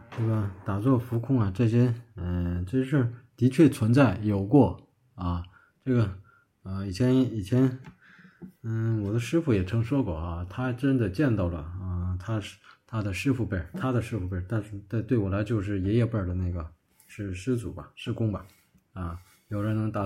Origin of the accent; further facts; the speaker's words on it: Northeast China, China; 我是东北人啊，这个也没什么因缘吧啊